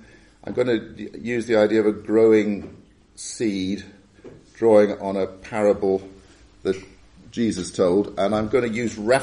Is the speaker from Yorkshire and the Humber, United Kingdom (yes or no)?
no; Wales, United Kingdom; moved away; also born or lived in Ealing, London; I was born in Ealing, in London, of Welsh parents. My father was a Presbyterian minister of a Welsh-speaking chapel in Ealing Green, which is still going, I understand. My parents moved back to Wales when I was three